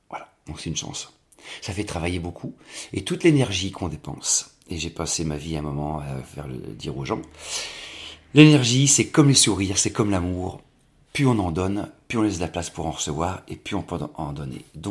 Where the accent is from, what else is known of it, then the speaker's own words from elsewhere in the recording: Monceau-l'Étoile, Bourgogne-Franche-Comté, France; born there; je suis né dans la campagne. Je suis né dans la Bourgogne, dans un village qui s'appelle Monceau-l'Étoile, qui est beau comme tout. Et puis, je suis issu d'une famille de paysans pauvres.